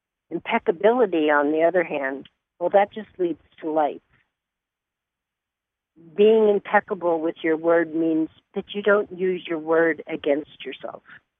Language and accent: English; Ireland; I'm City Irish.